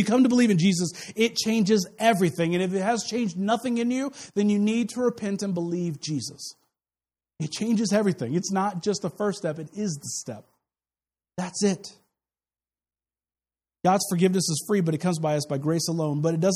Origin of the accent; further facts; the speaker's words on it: Kansas City, Missouri, United States; I love barbecue. I'm from Kansas City. I love it a lot.